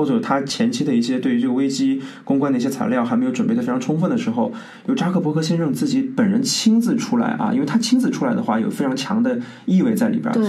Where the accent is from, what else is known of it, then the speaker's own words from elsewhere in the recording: China; 我们中国人很多，大家对数据的感觉可能跟西方人会有些不一样。